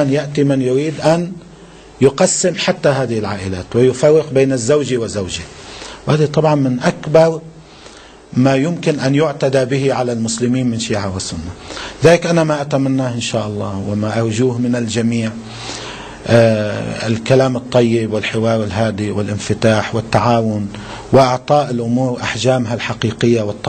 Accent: Lebanon; حتى عندنا بلبنان

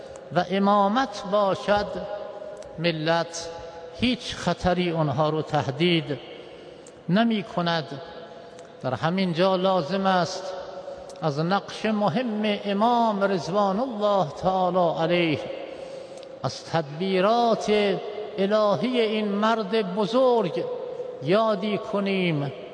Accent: Iran; هر کس ما را به عنوان یک ایرانی می دید

